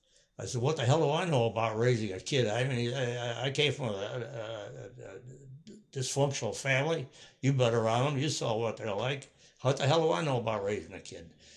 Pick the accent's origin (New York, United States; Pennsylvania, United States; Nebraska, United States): New York, United States; Binghamton; born there; Well, hell, I was born in Binghamton.